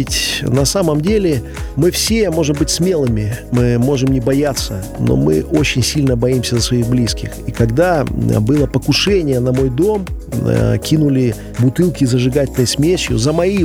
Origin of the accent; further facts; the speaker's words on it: Belarus; Мы должны помнить, что мы белорусы, что мы живем в этой стране